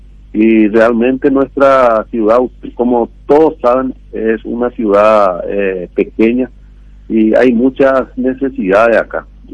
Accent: Paraguay; como paraguayo, que estamos bien.

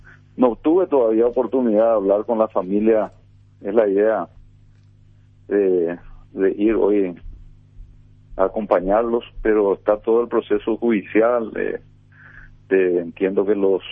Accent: San Pedro, Paraguay; a pesar que yo soy de San Pedro, ¿verdad? También de la zona del donde opera el EPP

